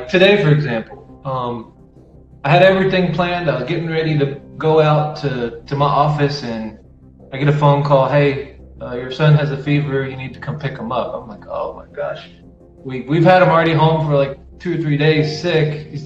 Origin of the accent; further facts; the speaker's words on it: Atlanta, Georgia, United States; from Atlanta, Georgia.